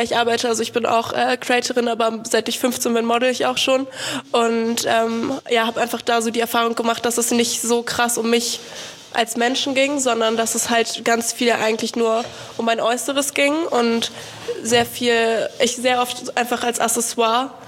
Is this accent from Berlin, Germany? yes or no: yes; Berlin, Germany; Also ich bin in Berlin aufgewachsen